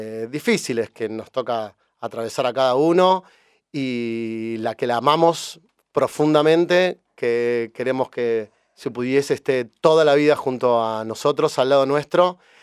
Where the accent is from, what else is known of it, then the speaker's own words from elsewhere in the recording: Liniers, Buenos Aires, Argentina; nosotros somos de Liniers. Hoy en la casa de mi abuela Lidia, que también es parte de la historia, vive mi viejo y mi vieja también. Y bueno, nosotros vivimos toda la vida con ella